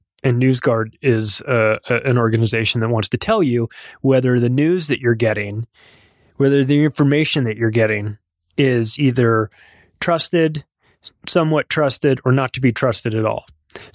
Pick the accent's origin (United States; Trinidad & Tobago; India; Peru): United States; And, you know, propaganda is, as an American, you think of propaganda in the image that comes in your mind is Russia